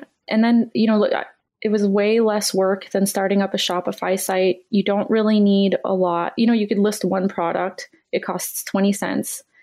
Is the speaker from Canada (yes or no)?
yes; Canada; I'm Canadian